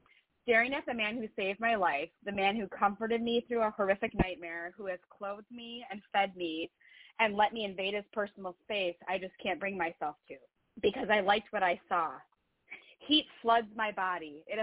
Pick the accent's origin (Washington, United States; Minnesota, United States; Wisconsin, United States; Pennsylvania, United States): Wisconsin, United States; now in Las Vegas, United States; I'm from Wisconsin, and after living there for 35 years and, like, the negative 35 wind chills